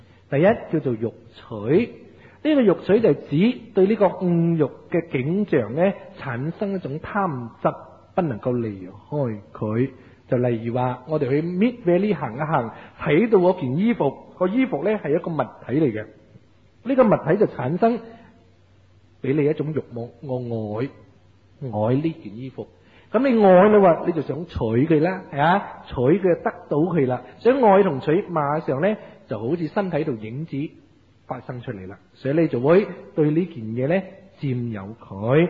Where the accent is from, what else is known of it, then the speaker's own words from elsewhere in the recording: Malaysia; 咁我哋马来西亚人嘅拜拿督公咧，所以我哋香港信徒嚟嘅